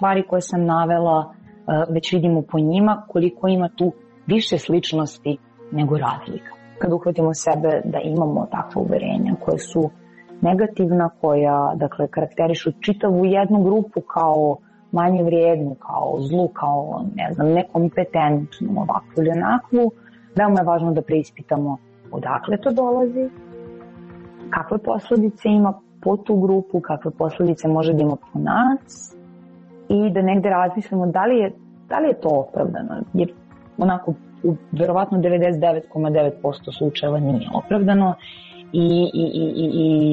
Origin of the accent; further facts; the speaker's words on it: Serbia; ja sam Srpkinja